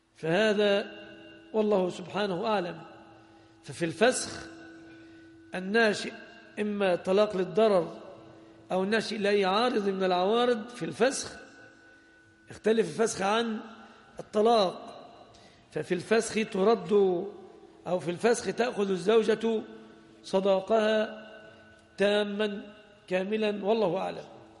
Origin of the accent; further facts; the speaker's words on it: Egypt; فالوضع عندنا في مصر صداق المرأة يتمثل في ثلاثة أشياء الغالب